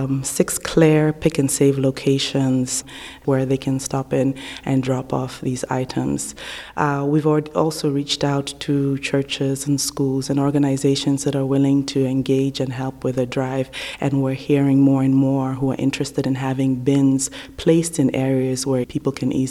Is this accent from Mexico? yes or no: no; Benin; English is a second language; We come from Africa. Some of us come from the country, Sierra Leone. Others come from neighboring countries. I myself come from Benin, which is a few countries away from Sierra Leone.